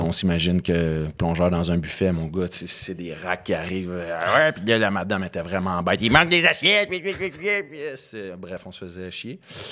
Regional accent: Quebec, Canada; also born or lived in Montreal / Sainte-Anne-des-Lacs; Ouais, Rive-Sud, Sainte-Julie, Saint-Bruno, Saint-Basile.

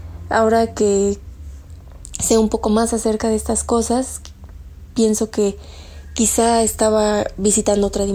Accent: State of Mexico, Mexico; soy del Estado de México.

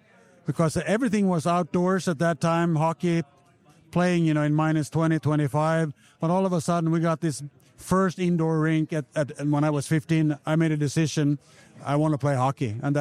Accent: Sweden; This is my hometown.

